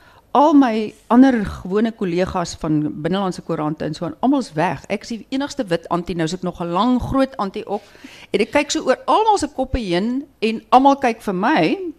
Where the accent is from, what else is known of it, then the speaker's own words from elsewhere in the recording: Stellenbosch, Western Cape, South Africa; As ek baie keer as ek mense raakloop op ander plekke of nuwe mense of vreemde mense en hulle hoor ek kom van Stellenbosch af